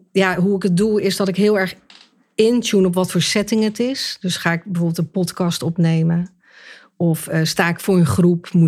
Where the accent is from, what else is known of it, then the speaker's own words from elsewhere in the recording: South Holland, Netherlands; Ik kom onder de rook van Rotterdam.